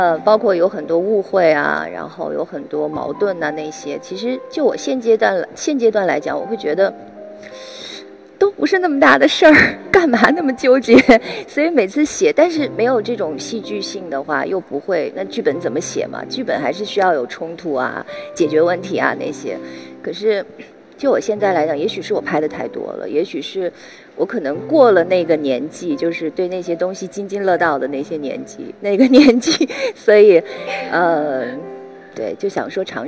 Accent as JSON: {"language": "Chinese", "region": "Beijing", "country": "China", "tie": "born or raised there", "said": "因为我从小不是在胡同长大，我都是在我们家是纺织部宿舍那边长大的，然后东边又正好都是高楼林立起来"}